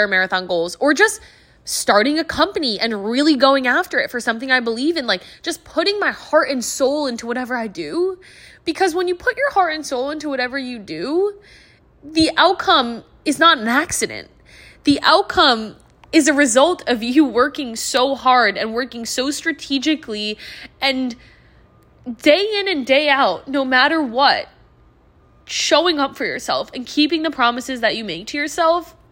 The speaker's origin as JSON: {"language": "English", "town": "New York City", "region": "New York", "country": "United States", "said": "I'm from New York and I live here now again after coming back, you know, after graduating from college. And so to run a marathon in your home city is truly so special."}